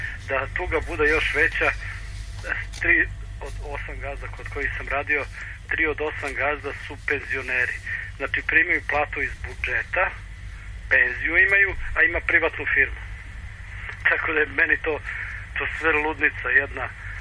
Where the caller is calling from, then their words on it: Belgrade, Serbia; Ja sam iz Beograda, 5 godina sam nezaposlen.